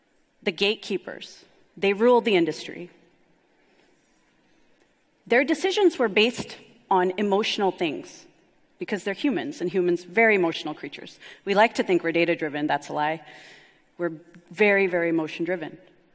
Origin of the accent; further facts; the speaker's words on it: United States; Everyone, yes, I'm an American.